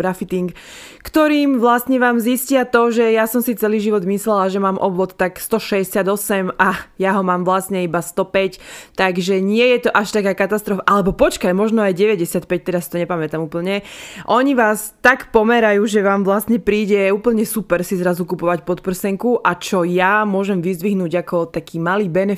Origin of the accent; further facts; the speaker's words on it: Vranov nad Topľou, Prešov Region, Slovakia; ten obchod to bol taký, že u nás vo Vranove taký